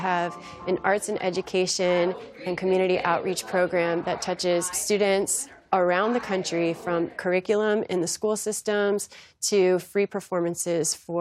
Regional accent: Columbia, Maryland, United States; And my parents, I grew up in Columbia, Maryland.

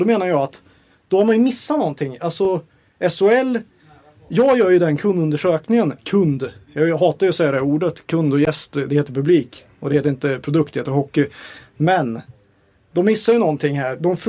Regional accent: Karlstad, Värmland, Sweden; jag är från Karlstad.

